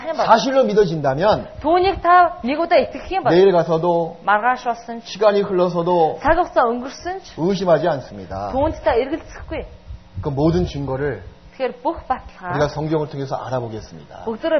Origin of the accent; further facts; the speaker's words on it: South Korea; 전 한국에서 태어난.